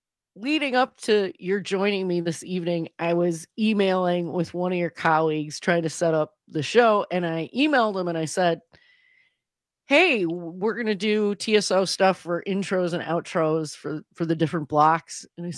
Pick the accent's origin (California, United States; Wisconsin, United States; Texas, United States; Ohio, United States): Wisconsin, United States; Milwaukee; now in New York, United States; I'm born and raised in Milwaukee, but I ended up having the opportunity to move to New York for work.